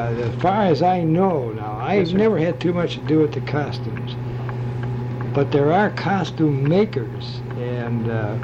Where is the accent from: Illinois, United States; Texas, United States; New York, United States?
Illinois, United States; Chicago; now in Florida, United States; Oh, I was born in Chicago.